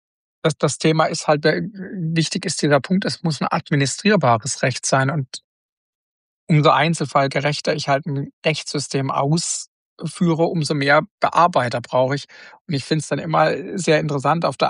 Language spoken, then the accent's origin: German; Baden-Württemberg, Germany; Wir sind ja beide aus Baden-Württemberg, wie man ja merkt. Freiburg und Karlsruhe ist so Baden-Württemberg.